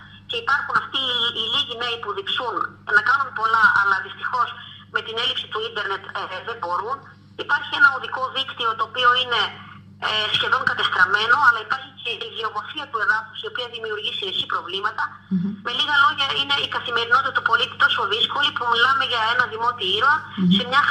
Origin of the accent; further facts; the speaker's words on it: Agrafa, Central Greece, Greece; υπάρχει αγάπη για τον τόπο μου, σε αυτόν τον τόπο που μεγάλωσα και, σε αυτόν τον τόπο που σήμερα εμφανίζει αυτό το τέλμα. Υπάρχει ένα τέλμα στο Δήμο Αγράφων